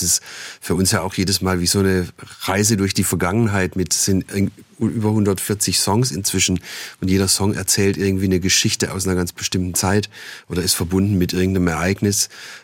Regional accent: Neuhausen, Baden-Württemberg, Germany; dass ich komme aus einem Ort im Enzkreis, der heißt Neuhausen, ist noch badisch, und Volker kommt aus Münklingen, das ist nur 3 Kilometer entfernt, aber schon im schwäbischen Bereich. Da sprechen die Leute auch schon ganz anders.

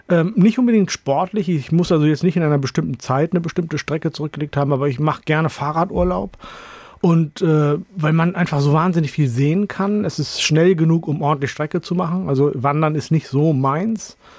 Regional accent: Hollern-Twielenfleth, Lower Saxony, Germany; ich komme aus Holland-Vielenfleet, das ist ein Dorf im alten Land, wo ich groß geworden bin.

